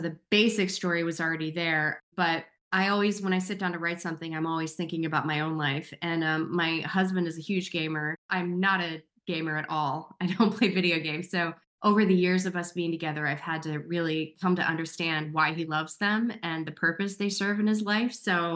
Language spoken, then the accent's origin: English; Winston-Salem, North Carolina, United States; now in Los Angeles, United States; And I'm from Winston-Salem near Chapel Hill. So it's just nice to be able to come home. I live in Los Angeles now.